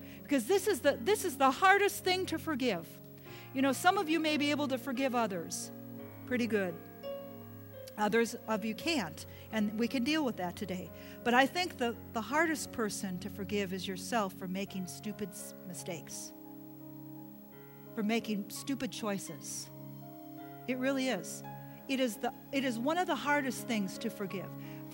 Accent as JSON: {"language": "English", "town": "Milwaukee", "region": "Wisconsin", "country": "United States", "said": "But unfortunately, we're from Milwaukee, and we ought to know."}